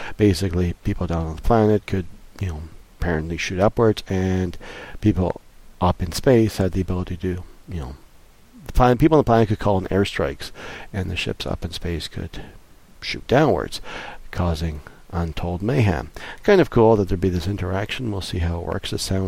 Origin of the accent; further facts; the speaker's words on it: Canada; I am Canadian, so you know, a little bit of snow doesn't frighten me.